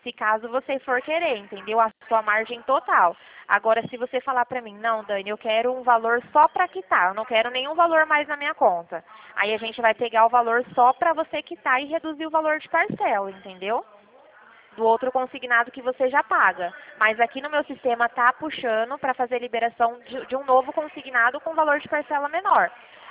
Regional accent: Dracena, São Paulo, Brazil; eu sou aqui de Dracena. Fica pertinho aí da cidade onde você mora.

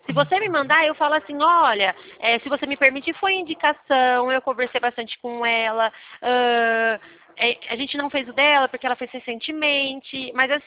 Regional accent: Leme, São Paulo, Brazil; Eu sou daqui de Leme, da cidade de Leme

